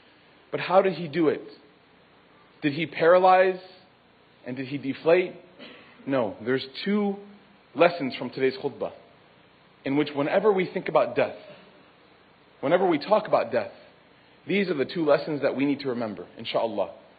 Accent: Chicago, Illinois, United States; One of the players after Michael Jordan, because I'm from Chicago, is Kobe Bryant.

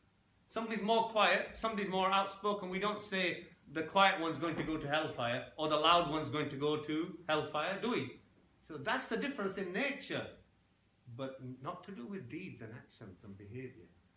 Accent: Yorkshire and the Humber, United Kingdom; being a Yorkshire lad, and Yorkshire lads also swear like other lads do, left, right and centre

